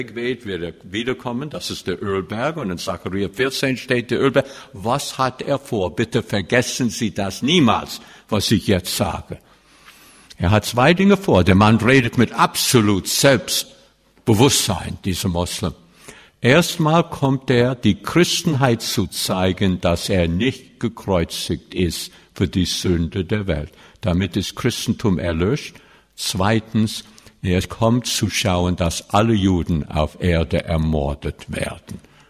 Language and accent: German; New York, United States; German is a second language; now in Germany; kurz nach, was in New York, ich komme aus New York, was in New York passiert ist.